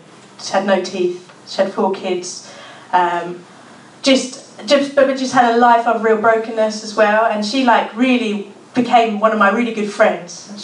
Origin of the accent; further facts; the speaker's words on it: Caulfield, Victoria, Australia; Where I'm from is like white middle class suburbia. I'm from St Caulfield. Do you know St Caulfield? Yeah, that's where I'm from.